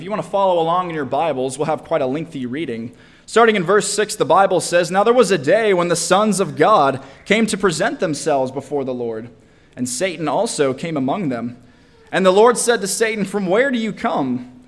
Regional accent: Nashville, Tennessee, United States; I come from Nashville, Tennessee

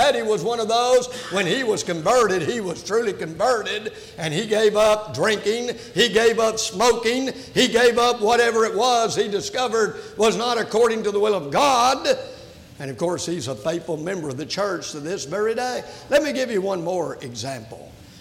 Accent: Houston, Texas, United States; Of course, you know, we was raised in Houston.

